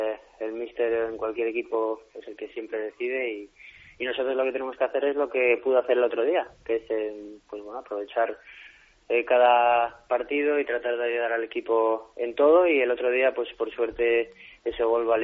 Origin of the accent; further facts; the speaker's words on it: Spain; como jugador español que soy, siempre me gustaría estar en la selección